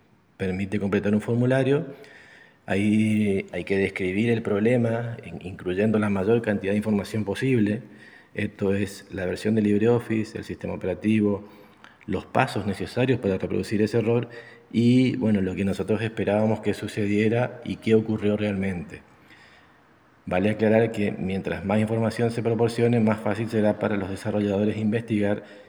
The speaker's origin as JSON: {"language": "Spanish", "country": "Argentina", "said": "de Argentina."}